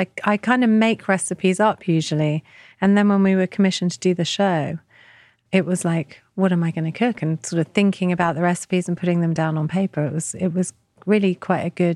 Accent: England, United Kingdom; I grew up in England in the 70s and 80s. There were only four channels for a start.

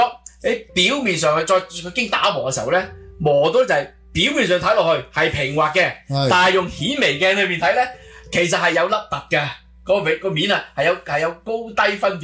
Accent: China; 喺我哋原本中國邊咧叫見日之光

